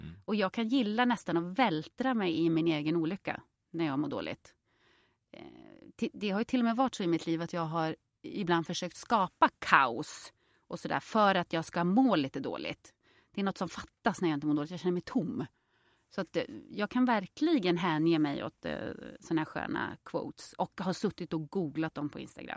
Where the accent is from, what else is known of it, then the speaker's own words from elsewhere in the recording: Jokkmokk, Norrbotten County, Sweden; also born or lived in Påarp; jag är uppväxt i Jokkmokk, men vi bodde några år när jag var liten, kanske mellan jag var 4 och 6, så bodde vi i Skåne.